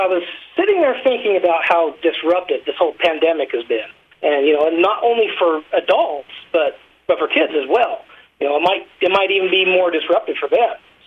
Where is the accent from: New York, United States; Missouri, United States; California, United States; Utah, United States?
Utah, United States; Sunnyside; also born or lived in Price; I was born and raised in Sunnyside. I was born here in Price, and I've been here my whole life.